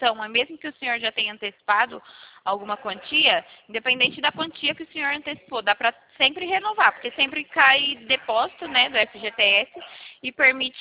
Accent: São Carlos, São Paulo, Brazil; Eu sou daqui de São Carlos, no estado de São Paulo.

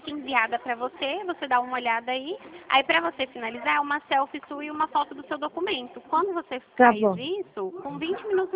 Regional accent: Dracena, São Paulo, Brazil; Não, não sou de Curitiba. Eu sou de Dracena, fica aqui em São Paulo.

